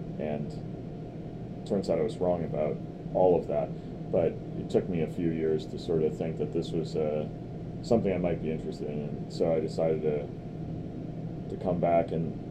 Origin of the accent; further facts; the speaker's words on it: West Bend, Wisconsin, United States; I come from West Bend, which is Glenn Grothman country, and so West Bend is sort of the opposite of Madison.